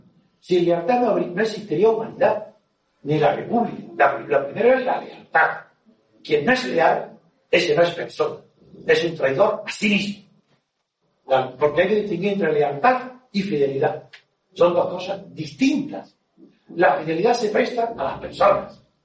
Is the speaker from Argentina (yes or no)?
no; Spain; Somos el pueblo español, el pueblo acobardado